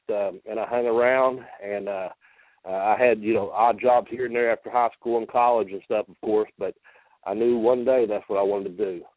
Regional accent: Kentucky, United States; accent: southern; also born or lived in Baltimore, United States; I moved from there over to Kentucky. You can probably tell from my accent. I have a little southern accent.

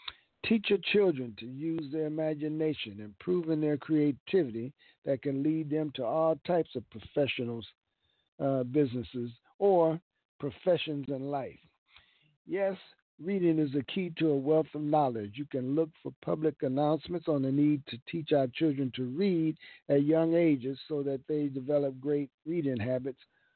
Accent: Milwaukee, Wisconsin, United States; It's a fictional piece that is set in the 1963 period time frame in Milwaukee, my hometown.

